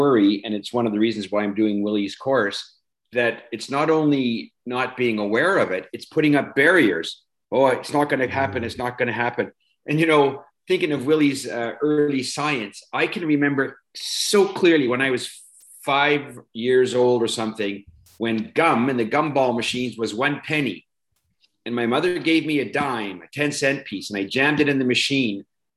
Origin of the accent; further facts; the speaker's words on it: Eastern Canada, Canada; I grew up middle class in Eastern Canada